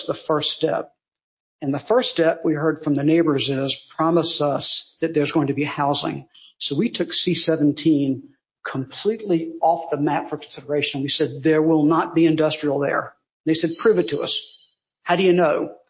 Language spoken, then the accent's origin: English; Savannah, Georgia, United States; when I grew up in Savannah